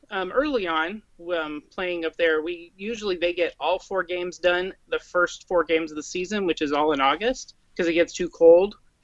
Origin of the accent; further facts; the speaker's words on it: Alaska, United States; I grew up here in Alaska, and I always wanted to be involved